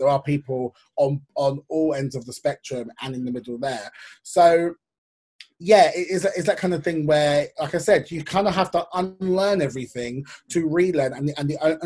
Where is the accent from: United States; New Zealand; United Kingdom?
United Kingdom; London; I mean, I'm from North London, so my school's very multicultural.